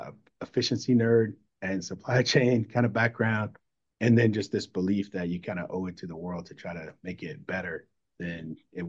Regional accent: Indiana, United States; Probably like wanderlust from growing up in Indiana.

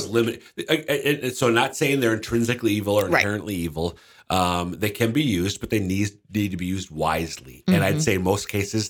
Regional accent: Minnesota, United States; now in South Dakota, United States; She's from Central Ohio. I'm from Central Minnesota, but we are now South Dakotans.

